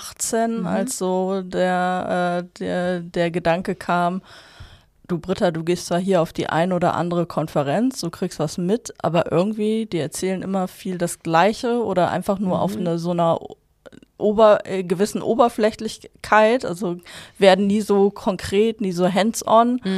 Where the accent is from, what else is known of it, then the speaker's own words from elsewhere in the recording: North Rhine-Westphalia, Germany; born there; ich komme gebürtig aus Fellbad